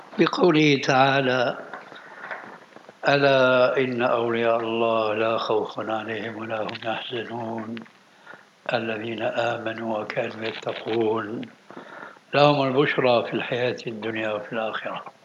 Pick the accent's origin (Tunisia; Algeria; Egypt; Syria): Syria; أهلا وسهلا ومرحبا من الكلام هذا المعروف عندنا في الشام